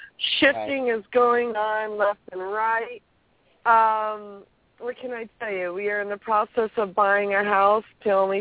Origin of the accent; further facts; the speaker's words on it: California, United States; I am California girl. Yes.